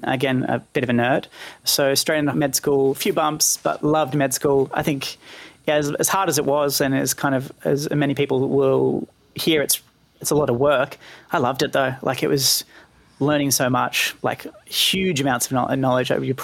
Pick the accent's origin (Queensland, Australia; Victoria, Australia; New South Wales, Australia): New South Wales, Australia; Penrith; born and raised in Penrith, and so my mob are Darug from Western Sydney and the Blue Mountains region.